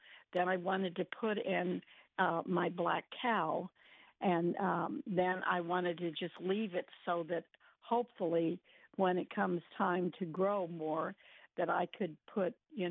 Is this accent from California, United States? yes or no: no; Oklahoma, United States; also born or lived in Missouri; I came from Oklahoma, and I told them what I needed to have is I needed to have my yard rototilled, because that's what we used to do in Missouri, in Oklahoma and Missouri.